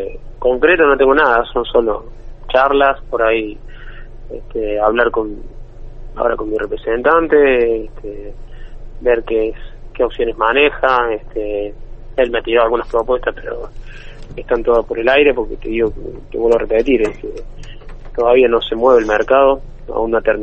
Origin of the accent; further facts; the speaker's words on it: Córdoba, Argentina; Sí, soy cordobés